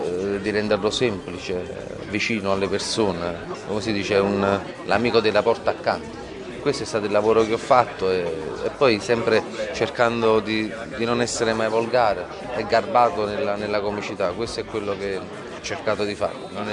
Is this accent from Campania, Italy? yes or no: yes; Naples, Campania, Italy; non solo a me che sono del sud e che sono di Napoli